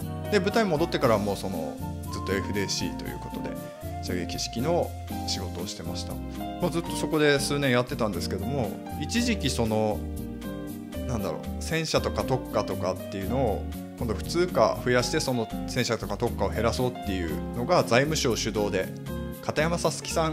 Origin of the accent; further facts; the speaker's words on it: Fukushima, Japan; まず私の出身地については福島県です。福島県の中通りの出身です。